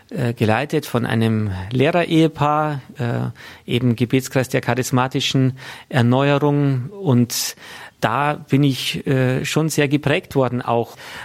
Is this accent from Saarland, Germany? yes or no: no; Bavaria, Germany; ich komme ursprünglich aus Niederbayern, aus der Nähe von Dingolfing, Diözese Regensburg. Bin dort aufgewachsen auf dem Dorf und hab alles mitgemacht, Erstkommunion, Firmung, komme aus einer Mesners-Familie